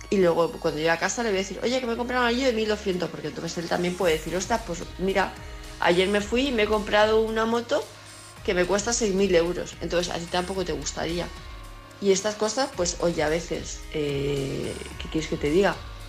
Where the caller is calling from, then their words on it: Palma de Mallorca, Balearic Islands, Spain; de Palma de Mallorca